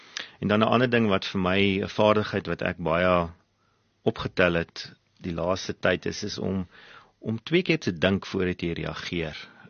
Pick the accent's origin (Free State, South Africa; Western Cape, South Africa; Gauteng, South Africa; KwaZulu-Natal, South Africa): Free State, South Africa; Bethlehem; ek het groot geword in Bethlehem, in die Vrystaat, daar gewees by hoërskool voortrekker, matrikuleer